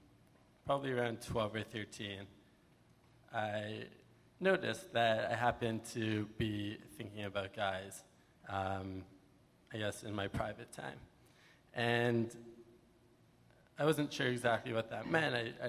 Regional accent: Toronto, Ontario, Canada; growing up in the Sheir Shemayim community in Toronto.

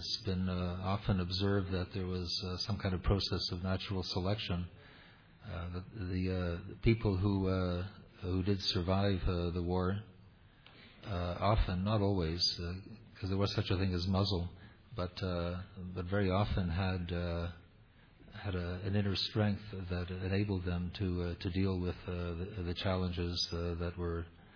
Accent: Toronto, Ontario, Canada; growing up in Toronto. I think those of us who were privileged to grow up in this city really had something special.

